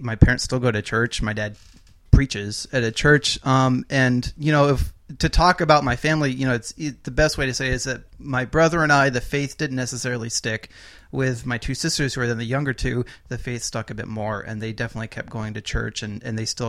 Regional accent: New Jersey, United States; I grew up in New Jersey, in North Jersey.

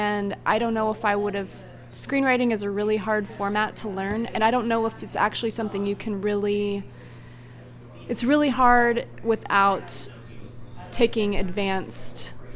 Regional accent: Burbank, California, United States; Well, I grew up in the Valley, Burbank, and I went to high school in Thousand Oaks

